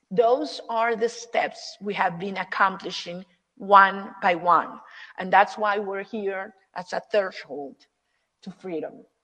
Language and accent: Spanish; Venezuela; como venezolanos, nuestra aspiración es una nación donde haya full democracia.